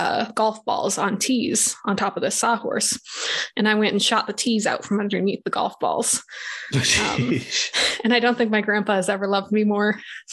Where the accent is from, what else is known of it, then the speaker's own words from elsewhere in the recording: Michigan, United States; Because I have done some shooting of guns recreationally. Right. I am from Michigan.